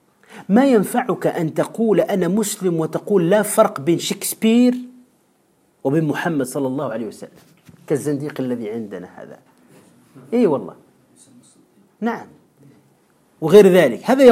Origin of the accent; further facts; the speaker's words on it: Tunisia; منذ سنوات عندنا في تونس